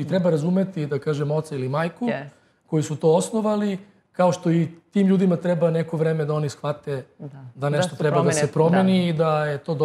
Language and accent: Serbian; Serbia; valjda mi iz Srbije smo na svašta navikli